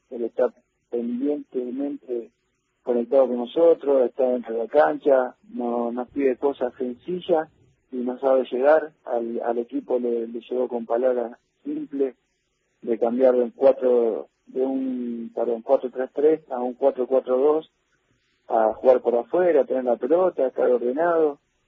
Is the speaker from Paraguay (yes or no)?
no; Argentina; acá en el club somos 5 argentinos